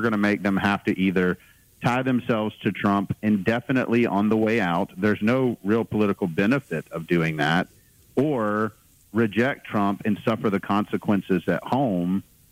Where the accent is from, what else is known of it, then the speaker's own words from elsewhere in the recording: United States; At the end of the day, the Constitution, we're Americans. I am an American.